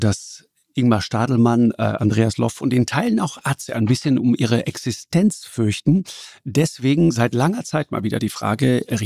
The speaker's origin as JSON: {"language": "German", "region": "Trentino-Alto Adige", "country": "Italy", "said": "ich bin ja so als Südtiroler, ich bin ja sozusagen Italiener nach Bedarf. Ich bin dann auch Deutscher nach Bedarf."}